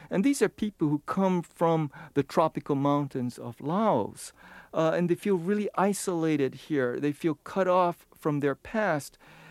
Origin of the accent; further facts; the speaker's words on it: Hawaii, United States; I would explain to them that I'm not a foreign student. I'm from Hawaii. And they would say, well, isn't Hawaii a foreign country? And I would have to say, hey, no, you know, we're actually part of the United States.